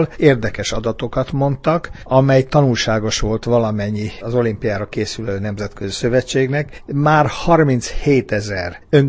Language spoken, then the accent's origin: Hungarian; Hungary; most nem azért mondom, mert magyar vagyok